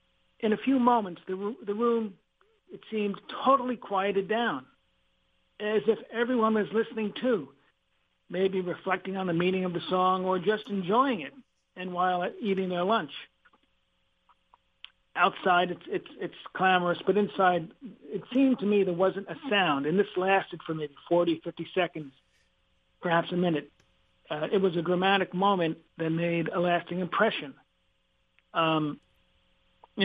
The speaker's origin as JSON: {"language": "English", "town": "New York City", "region": "New York", "country": "United States", "said": "So I am a New Yorker, and I'm, as a journalist, I've always been a street-walking reporter. Go anywhere, and that's how I've gotten to know New York as well as I have."}